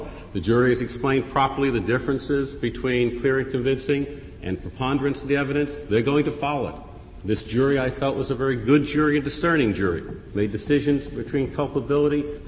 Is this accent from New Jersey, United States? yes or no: yes; New Jersey, United States; I know my state, I come really from New Jersey, not Texas.